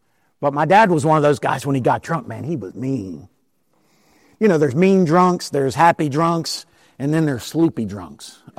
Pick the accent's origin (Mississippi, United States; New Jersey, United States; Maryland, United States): Maryland, United States; Baltimore; I'm from South Baltimore.